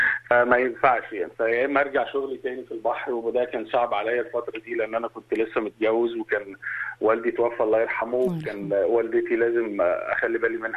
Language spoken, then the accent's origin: Arabic; Egypt; now in Australia; اكل الشارع اشهر حاجه موجوده عندنا في مصر، عربيات الكشري موجوده في كل حته